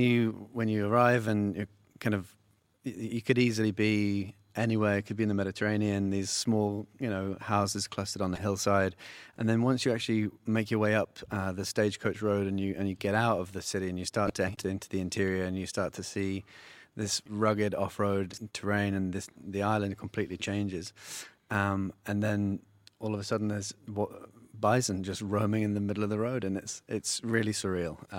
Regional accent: England, United Kingdom; I'm born and raised in England, yes.

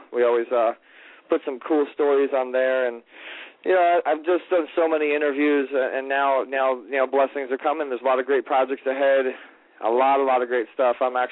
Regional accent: California, United States; I work real hard, and I'm from Orange County, and yeah, I came to Hollywood to make some noise

